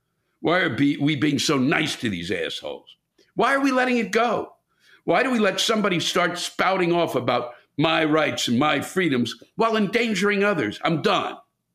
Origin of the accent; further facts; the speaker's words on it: Mississippi, United States; I'm not religious at all, but I grew up in the Bible Belt of southern Mississippi.